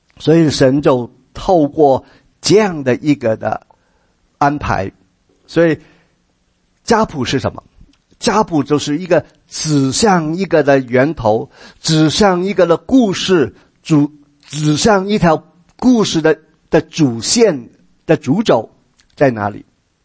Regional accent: China; 可能是因为我们中国人的文化的里面，亚伯拉罕是祖先嘛

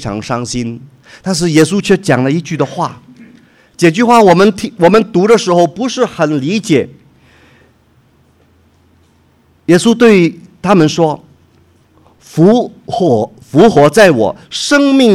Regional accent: Guangdong, China; 国语讲不过来了哈，你就想到我是广东人了是不是？

